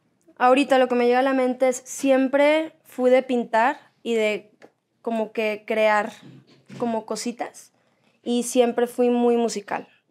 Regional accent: Monterrey, Nuevo León, Mexico; now in Los Angeles, United States; yo nací en Monterrey con mi papá, mi mamá y mis dos hermanos, que son más chiquitos que yo.

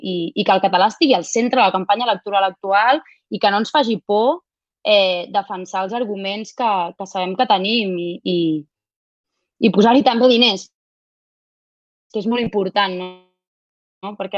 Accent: Catalonia, Spain; tenim una responsabilitat política com a catalans

